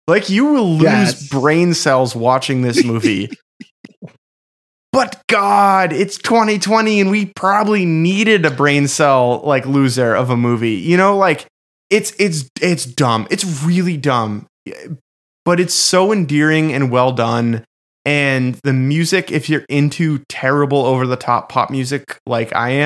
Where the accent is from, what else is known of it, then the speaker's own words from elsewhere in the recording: Boston, Massachusetts, United States; accent: Boston; Sorry, my Boston accent with those A's is an impossibility, and I'm sorry.